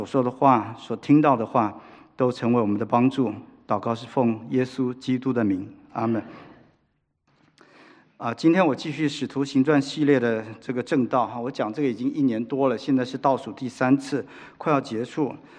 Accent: Taiwan; moved away as an adult; now in Los Angeles, United States; 我呢，我一生住过两个地方，我在台湾出生跟成长，1978年来到美国，已经超过40年。

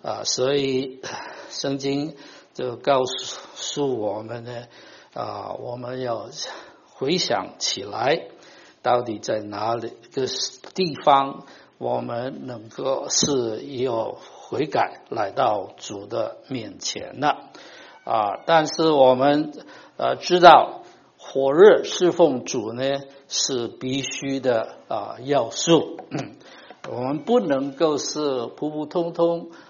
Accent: China; 我们中国人都是中庸之大嘛，不要太热了，那不行啊。

